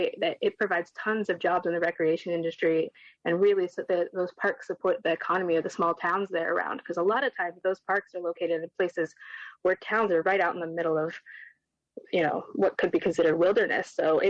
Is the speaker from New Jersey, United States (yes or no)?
no; Pennsylvania, United States; And I come from Western Pennsylvania, where it's a very multi-use kind of land, where the people use the public lands quite a bit.